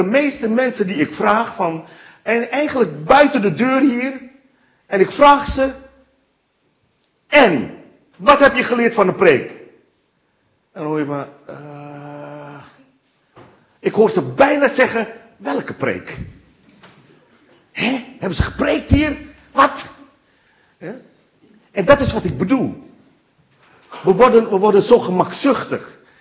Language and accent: Dutch; Assen, Drenthe, Netherlands; Ja, ik kom uit Assen. Ik kom uit Assen.